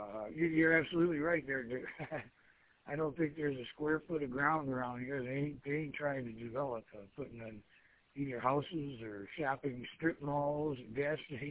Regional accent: Roseville, Michigan, United States; now in West Bloomfield, United States; But I grew up in Roseville. I lived there twice, actually.

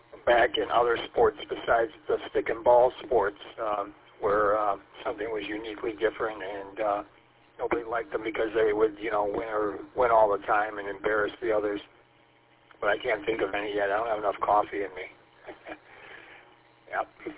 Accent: St. Clair Shores, Michigan, United States; because I grew up in St. Clair Shores, and the St. Clair Shores Country Club was not really the place to go back then.

